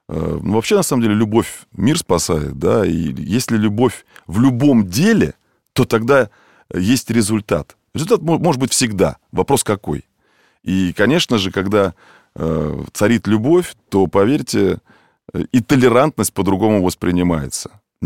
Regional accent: Moscow, Russia; У меня родители тоже родились не в Москве. К примеру, а я себя считаю коренным москвичом.

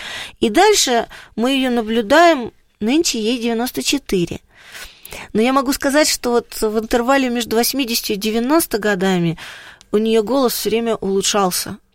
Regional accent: Putyvl, Sumy Oblast, Ukraine; Но я выросла в Путивле

